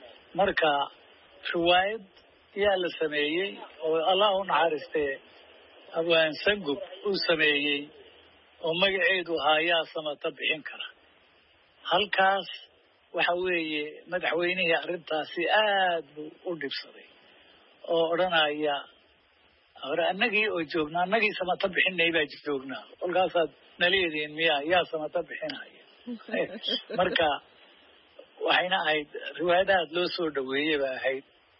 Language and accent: Somali; Somali Region, Ethiopia; waxaan kusoo barbaaray dalka Ethiopia oo qoomiyad ku joogaan deegaanka Soomaalida especially weliba Soomaalida iyo Oromada halkaasaan kusoo barbaaray